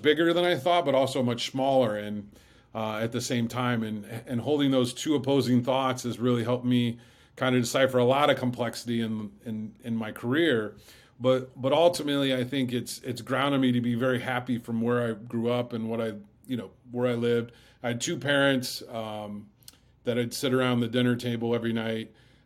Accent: Fort Wayne, Indiana, United States; I grew up in South Fort Wayne, which is a very diverse community.

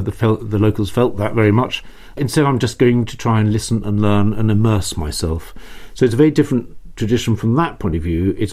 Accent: United Kingdom; And of course, the British, and I am British, for better or worse, there's a lot of these explorer types.

